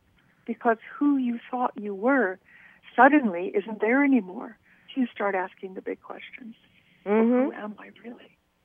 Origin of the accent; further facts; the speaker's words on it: United States; Well, I'm American. For most of my life, I led a very normal kind of American existence.